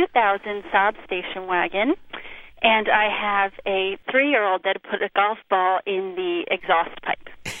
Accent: New Vernon, New Jersey, United States; From New Vernon, New Jersey.

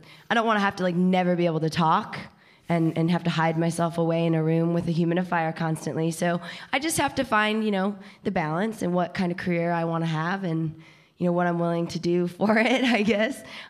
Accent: Rock Island, Illinois, United States; I lived in L.A. for 5 years. You know, I grew up in the Midwest, in Rock Island, Illinois, and traveled a bit, and then, you know, went to Hollywood

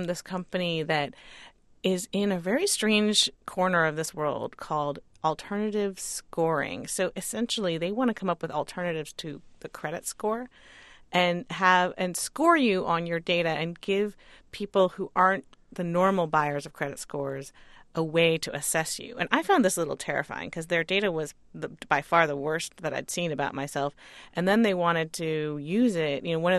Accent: California, United States; I'm a techie. I grew up in the Silicon Valley. I love technology.

